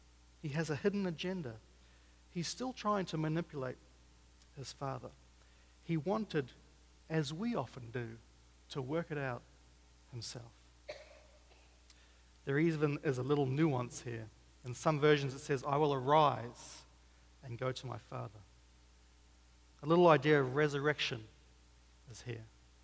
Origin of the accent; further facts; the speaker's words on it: Papua New Guinea; And I've seen when I grew up in Papua New Guinea